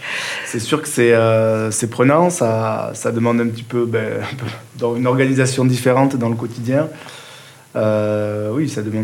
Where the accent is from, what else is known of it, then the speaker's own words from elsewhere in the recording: Arthez-de-Béarn, Nouvelle-Aquitaine, France; puisqu'on est d'Arthez de Berne à la base.